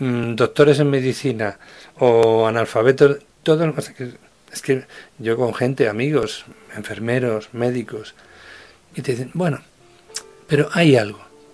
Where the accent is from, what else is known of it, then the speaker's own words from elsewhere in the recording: Spain; yo soy español